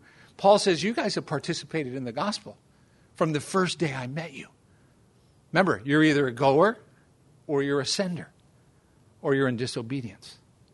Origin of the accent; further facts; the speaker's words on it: California, United States; You can tell I'm from California, right? Southern California dudes